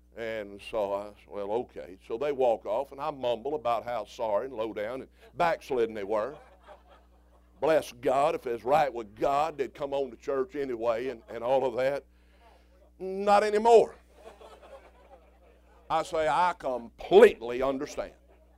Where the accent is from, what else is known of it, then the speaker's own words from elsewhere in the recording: Mississippi, United States; Yeah, but I'm from Mississippi. And so in Mississippi, it makes a lot of sense.